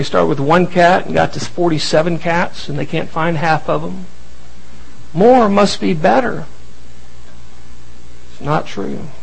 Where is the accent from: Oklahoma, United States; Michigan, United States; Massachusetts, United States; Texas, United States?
Texas, United States; I'm from Texas, and bigger is better, and more is absolutely wonderful.